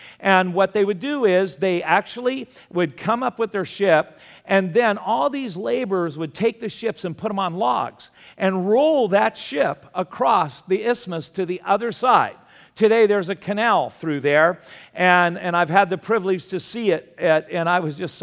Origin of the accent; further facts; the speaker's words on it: Long Beach, California, United States; Now, if any of you grew up, when I grew up in Long Beach, that was a sailor port, or in San Diego, that was a party town.